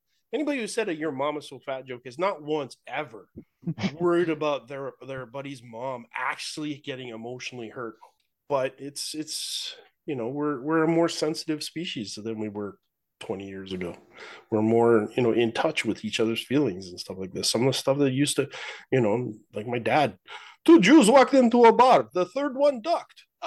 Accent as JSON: {"language": "English", "town": "Hamilton", "region": "Ontario", "country": "Canada", "tie": "born there", "said": "Caveat, I'm allowed to say that I was born in Hamilton, so."}